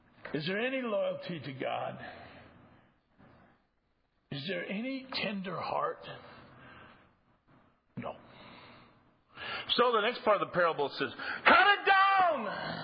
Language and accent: English; Midwest, United States; I consider my own good fortune being born and raised in the Midwest of the United States